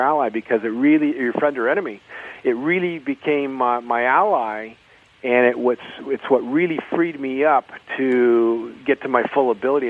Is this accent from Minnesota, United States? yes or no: no; California, United States; Well, I was scouted. I grew up in California.